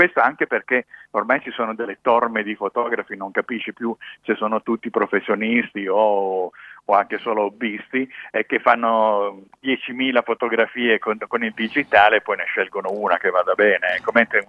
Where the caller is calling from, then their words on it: Piedmont, Italy; io ti sto parlando dalla provincia di Cuneo e devo dirti che di discoteche una volta ce n'erano tantissime